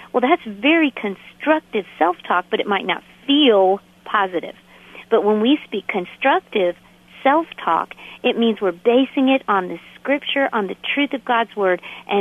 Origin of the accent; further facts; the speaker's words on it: Florida, United States; I grew up in Florida